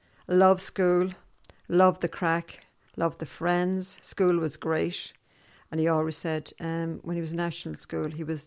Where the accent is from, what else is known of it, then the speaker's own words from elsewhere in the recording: Dublin, Leinster, Ireland; I'm originally from Dublin.